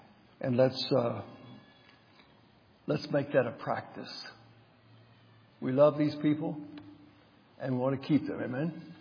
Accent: West Virginia, United States; I had driven all the way back to my home state of West Virginia.

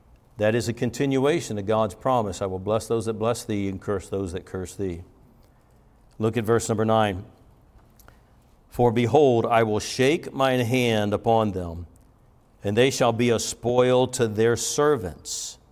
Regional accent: Tennessee, United States; When I was just a boy growing up in Tennessee, we used to ride dirt bikes around the mountains of Tennessee.

